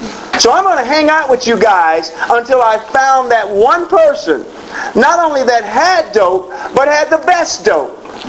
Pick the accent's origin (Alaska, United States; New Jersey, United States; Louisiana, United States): New Jersey, United States; Newark; now in West Palm Beach, United States; I remember, I'm from Newark, New Jersey, originally. And thank you. Glad you're here, too. I'm originally out of Newark, New Jersey.